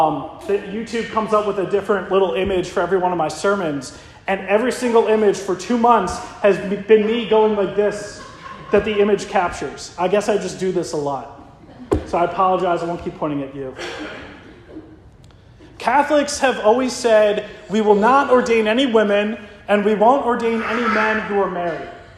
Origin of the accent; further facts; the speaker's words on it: Ocean City, New Jersey, United States; My hometown is Ocean City, New Jersey. We're called a dry town.